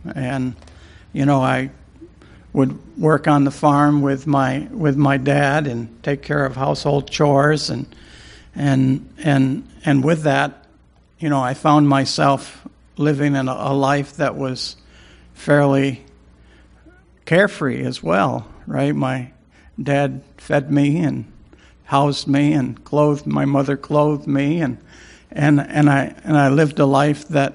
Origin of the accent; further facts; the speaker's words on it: United States; And for us, primarily, we grew up in the United States